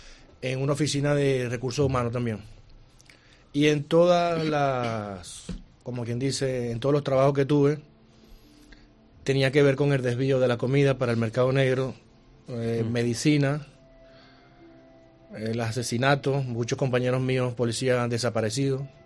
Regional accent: Venezuela; como está escasa en mi país, la desvían para el mercado negro, para lo que llaman allá en Venezuela el bachaqueo

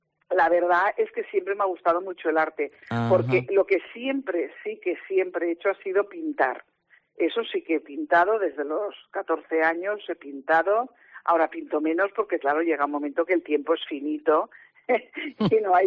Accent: Càlig, Valencian Community, Spain; yo es que he vivido en muchos sitios, porque yo soy de Cáliz, de aquí, de la provincia de Castellón.

